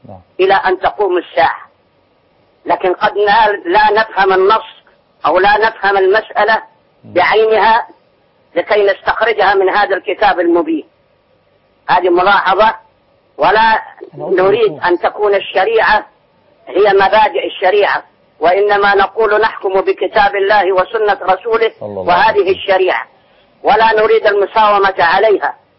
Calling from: Sharqia Governorate, Egypt; من الشرقية

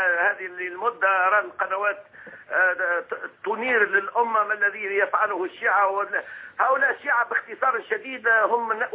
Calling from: Tunisia

